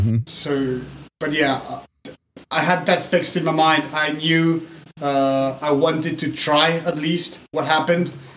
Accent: Argentina; moved away as an adult; now in Sarlat, France; I was born and grew in Argentina with my parents, where I spent almost 25 years.

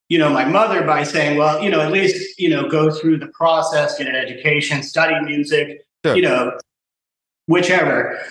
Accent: Athens, Georgia, United States; also born or lived in Atlanta; because I came from Atlanta. I grew up in Athens, Georgia. I grew up playing there, but always in original bands.

